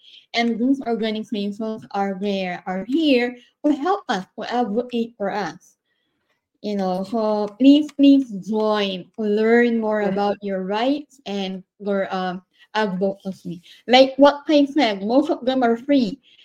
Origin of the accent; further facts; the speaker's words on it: Philippines; especially like we came from the Philippines. I mean, back home, going out really big into those conferences, seminars